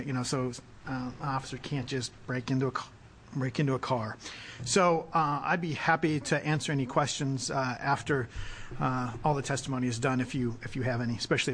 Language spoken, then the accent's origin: English; Bend, Oregon, United States; I am from Bend and represent Bend, Redmond, Tumalo, and Sun River in Senate District 27.